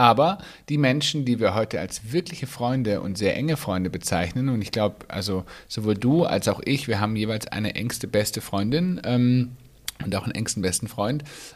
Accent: Baden-Württemberg, Germany; moved away as an adult; now in Munich, Germany; als ich von meiner Heimat, wo ich herkomme, aus dem schwäbischen Dorf, hierher nach Bayern gezogen bin, nach München.

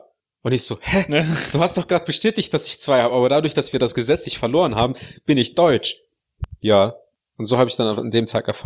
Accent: Kazakhstan; moved away; Ich bin in Kasachstan aufgewachsen.

